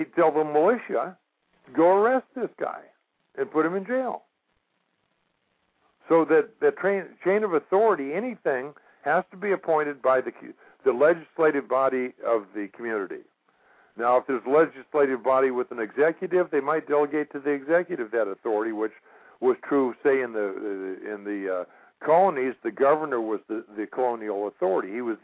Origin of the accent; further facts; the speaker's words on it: Florida, United States; And they knew I was from Florida, so they said, " … will you sit on the jury?"